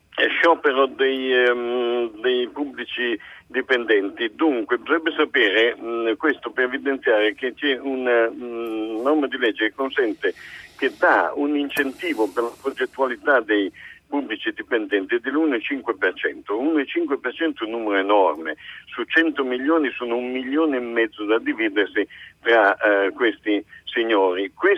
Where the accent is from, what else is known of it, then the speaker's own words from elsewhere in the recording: Turin, Piedmont, Italy; Siamo da Torino, faccio sì. Seguito dal sud effettivamente, ma sono torinese.